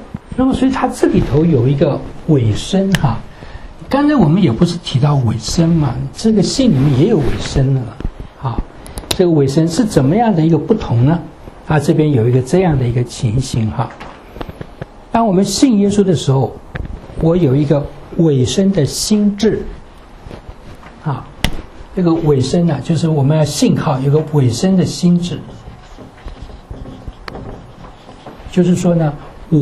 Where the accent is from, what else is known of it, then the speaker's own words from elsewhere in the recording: China; 我们中国人有一句话说